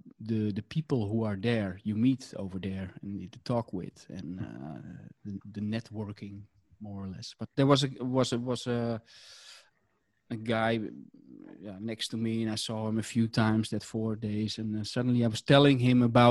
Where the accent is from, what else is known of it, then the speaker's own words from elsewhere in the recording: Amsterdam, North Holland, Netherlands; from the Netherlands, Amsterdam. I live here in the middle of the center.